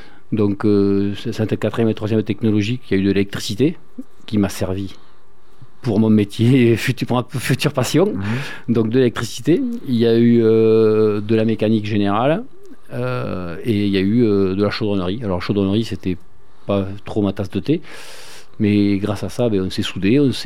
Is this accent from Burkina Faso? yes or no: no; Saint-Félix, Occitanie, France; born there; je suis né à Saint-Félix, petit village à quelques kilomètres de Figeac.